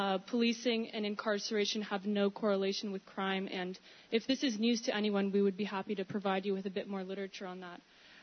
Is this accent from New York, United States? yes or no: no; California, United States; I'm from California, and I've seen your future. My state is covered with prisons